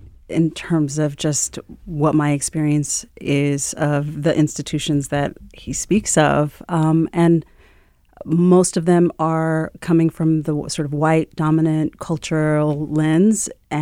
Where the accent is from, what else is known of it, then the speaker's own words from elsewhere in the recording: Southern US, United States; You know, I grew up in the South. I come from, you know, a Black working class family.